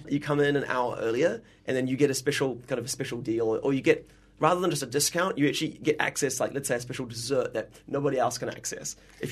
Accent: New Zealand; Like, well, growing up in New Zealand, we had afternoon tea.

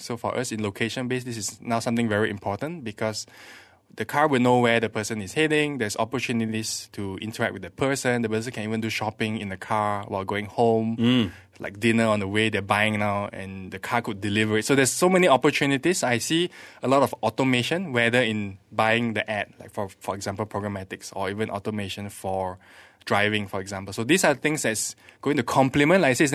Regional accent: Malaysia; because I'm Malaysian. I tend to meet a lot more Malaysian companies, but just to help, you know, Malaysia along.

